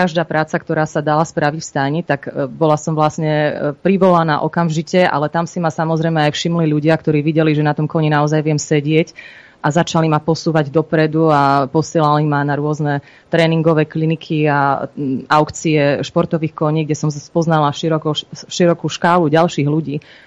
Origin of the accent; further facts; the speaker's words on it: Prešov, Prešov Region, Slovakia; No tak ja som vyrastala v Prešove, otec je z Prešova a ja od útleho decka som inklinovala k zvieratkám.